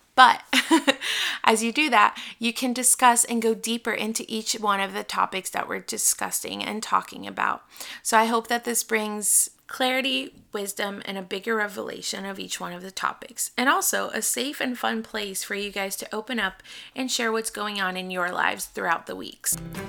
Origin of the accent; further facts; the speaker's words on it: Brazil; also born or lived in United States; I'm 26 years old. I'm a PK from Brazil, but I lived here in the States for 9.5 years growing up.